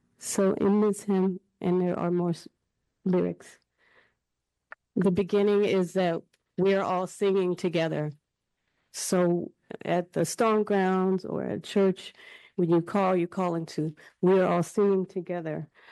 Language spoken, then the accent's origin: English; Florida, United States; I'm from the Seminole Tribe of Florida, and we are cousins.